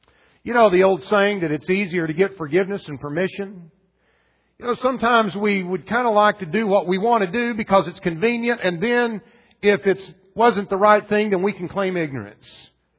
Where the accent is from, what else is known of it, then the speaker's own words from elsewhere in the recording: Oklahoma, United States; I had a very good friend back in Oklahoma, moved to my hometown that I grew up